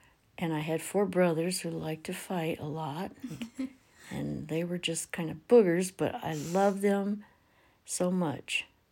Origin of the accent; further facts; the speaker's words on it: Michigan, United States; also born or lived in West Virginia; I was born in West Virginia, and there was no work there. My father had worked in the mines some and in a store, and so we moved to Michigan.